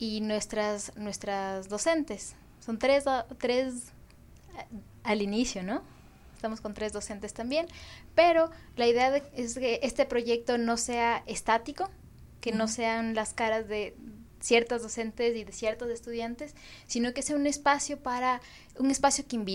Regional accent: Ibarra, Imbabura, Ecuador; soy de Ibarra y estoy súper contenta de estar acá

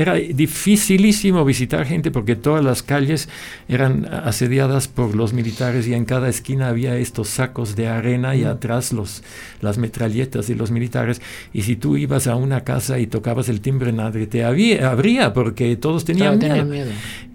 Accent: Chile; moved away; Entonces yo salí de Chile ya a principios del 73 y estaba en Alemania

